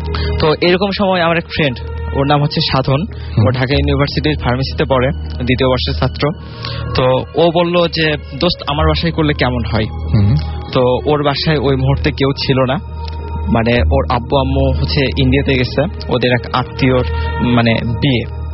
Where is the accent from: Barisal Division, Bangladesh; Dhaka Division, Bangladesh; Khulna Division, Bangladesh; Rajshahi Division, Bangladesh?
Rajshahi Division, Bangladesh; Mahadebpur; এটা ঘটছিল নওগাঁ জেলার মহাদেবপুরে। আমি ছোটবেলা থেকে ওখানে বড় হয়েছি, আমার জন্ম ওখানে, আব্বু আম্মু ওখানে চাকরি করে, সুতরাং আমার স্কুল কলেজ দুটাই মহাদেবপুরে।